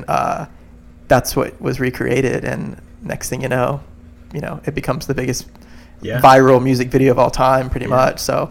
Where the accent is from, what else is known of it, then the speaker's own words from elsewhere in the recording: Florida, United States; I grew up here in Florida making surf movies.